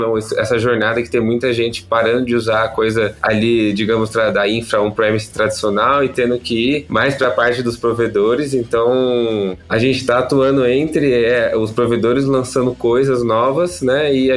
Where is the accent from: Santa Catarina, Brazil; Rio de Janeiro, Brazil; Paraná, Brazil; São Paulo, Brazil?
São Paulo, Brazil; São José dos Campos; Sou de São José dos Campos aqui, não tem nenhuma sede da Ambev Tech por perto, eu sou total remoto